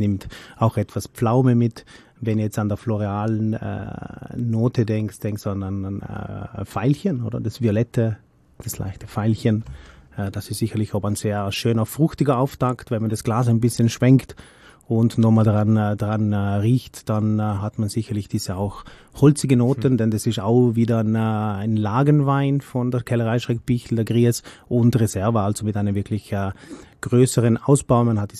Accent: Trentino-Alto Adige, Italy; ja, ich komme aus dem Südtirol, oder?

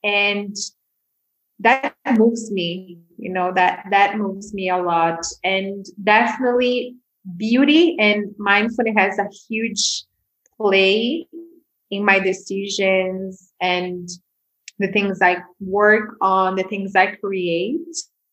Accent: São Paulo, Brazil; English is a second language; I'm in my hometown where I grew up. I grew up in Brazil, in São Paulo, which is one of the biggest cities in the world.

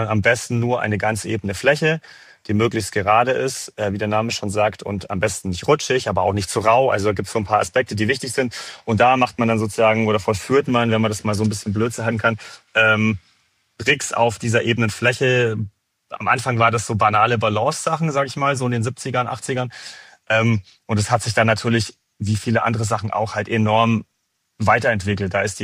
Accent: Munich, Bavaria, Germany; now in Stuttgart, Germany; ich wohne in Stuttgart, ich bin ursprünglich aus München. So, da sind meine Roots, da habe ich auch 20 Jahre lang gewohnt

